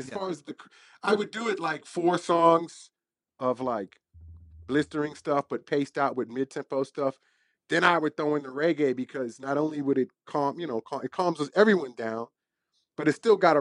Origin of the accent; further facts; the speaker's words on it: Washington, District of Columbia, United States; I had to go somewhere. I'm from Southeast DC, from the hood.